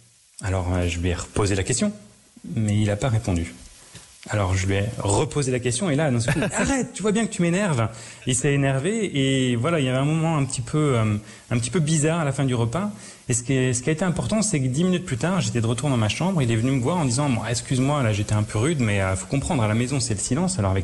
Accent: France; en tant que Français, ben voilà, j'aime bien discuter, j'aime bien poser des questions.

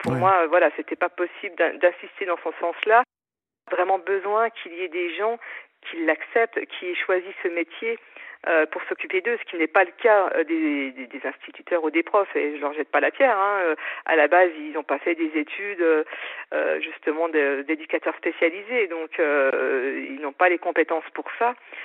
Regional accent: Épinal, Grand Est, France; moi je suis d'Épinal

